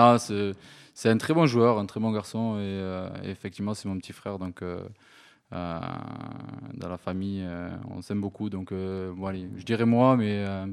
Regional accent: Toulouse, Occitanie, France; je suis de Toulouse

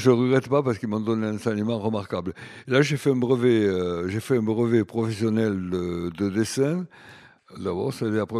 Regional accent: Carbonne, Occitanie, France; born there; c'est là que je suis né, ici dans la région, je suis né à Carbonne, à Carbonne, dans la Haute-Garonne.

